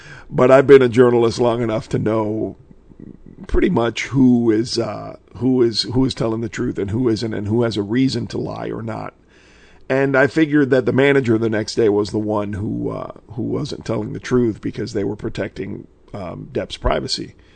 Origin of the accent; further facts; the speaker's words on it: Miami, Florida, United States; Happens all the time in South Florida, my hometown of Miami.